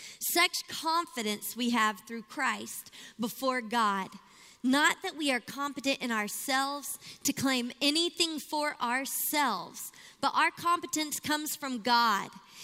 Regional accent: Shreveport, Louisiana, United States; now in Miami, United States; But you can tell by the accent that I carry that I'm not from Miami originally. I'm actually from 3 hours away from right here. Shreveport, Louisiana is my hometown.

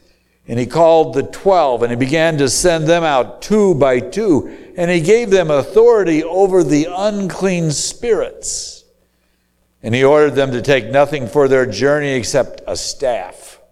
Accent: Springfield, Illinois, United States; For myself, I grew up in Springfield, Illinois.

